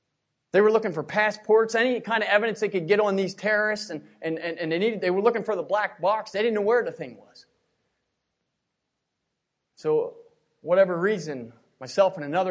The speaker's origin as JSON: {"language": "English", "town": "Spring Mills", "country": "United States", "said": "no, I'm just from Spring Mills"}